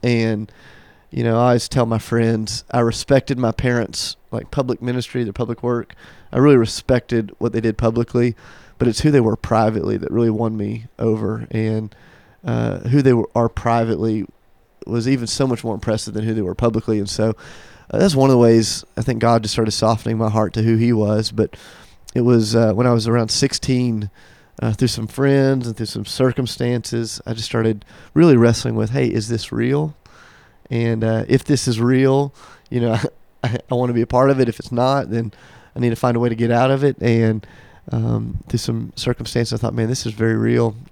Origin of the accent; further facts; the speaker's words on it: Charleston, South Carolina, United States; now in Nashville, United States; So I moved around a little bit when I was a kid, but home is Charleston, South Carolina.